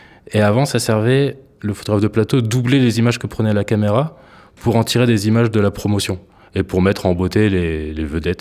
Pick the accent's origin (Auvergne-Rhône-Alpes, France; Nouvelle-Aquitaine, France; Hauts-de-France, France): Hauts-de-France, France; Lille; Parce que je viens de Lille